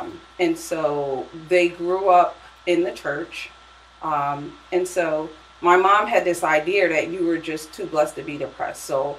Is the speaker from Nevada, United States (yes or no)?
no; West Haven, Connecticut, United States; I am from Connecticut. I grew up in West Haven.